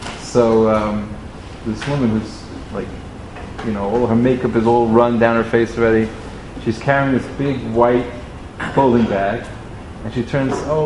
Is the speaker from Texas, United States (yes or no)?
no; New York, United States; I'm a New Yorker. Just move on, right?